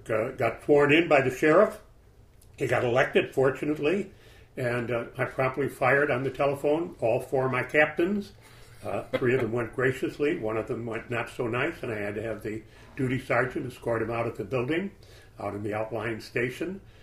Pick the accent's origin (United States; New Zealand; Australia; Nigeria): United States; Chicago, Illinois; I'm a Chicagoan by birth and by life. I've never left this area.